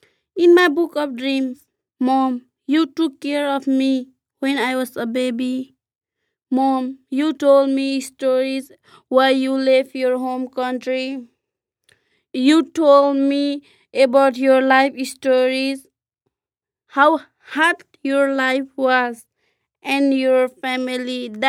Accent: Nepal; I'm from Nepal.

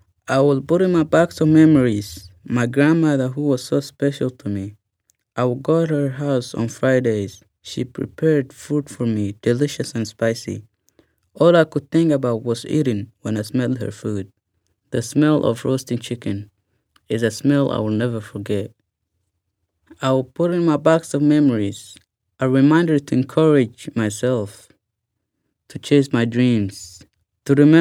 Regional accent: Kenya; I'm from Kenya.

